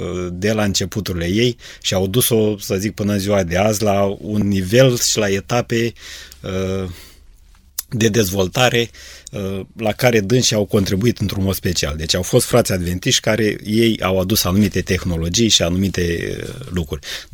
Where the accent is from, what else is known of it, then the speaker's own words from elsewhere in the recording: Matca, Galați County, Romania; Vin din Matca, o comună mare cu oameni harnici, muncitori și gospodari, dar și credincioși.